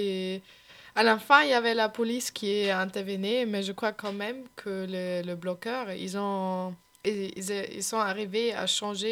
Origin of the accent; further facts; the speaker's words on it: Germany; French is a second language; Alors, je suis allemande, mais je fais mes études en Autriche.